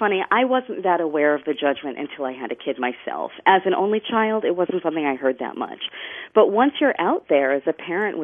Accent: Cambridge, Massachusetts, United States; You know, I grew up in Cambridge, Massachusetts, so that's pretty, I think, familiar territory.

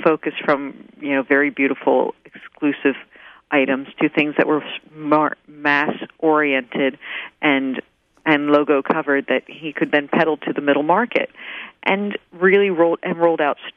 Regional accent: Washington, District of Columbia, United States; also born or lived in Philadelphia; I grew up in Washington, D.C. and Philadelphia, and we had Garfinkels and John Wanamaker's.

